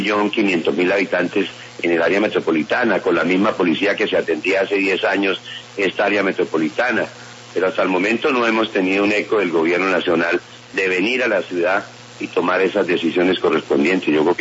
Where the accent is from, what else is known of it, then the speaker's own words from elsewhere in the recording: Colombia; los colombianos, pero los que estamos en frontera, aquellos que estamos cotidianamente aquí cerca de ellos